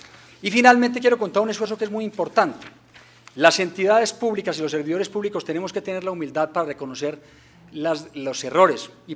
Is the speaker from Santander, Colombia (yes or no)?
no; Pensilvania, Caldas, Colombia; Como dicen por allá en mi tierra, en Pensilvania, Caldas